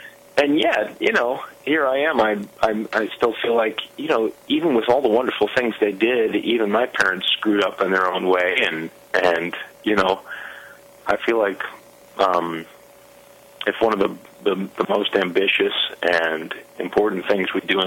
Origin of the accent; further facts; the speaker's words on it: Midwest, United States; growing up in the Midwest, I felt like there was a gamut of stories that aren't getting told.